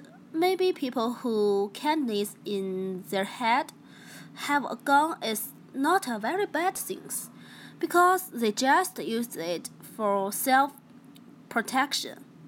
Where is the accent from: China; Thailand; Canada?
China; I come from China.